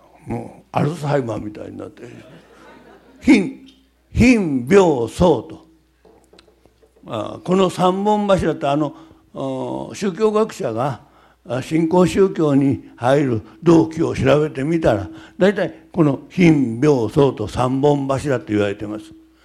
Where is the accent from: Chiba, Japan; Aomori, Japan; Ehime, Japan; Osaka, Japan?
Osaka, Japan; born there; moved away as an adult; now in Tokyo, Japan; 私大阪生まれで、まあ18の時に東京行ったままずっと東京で生活してます。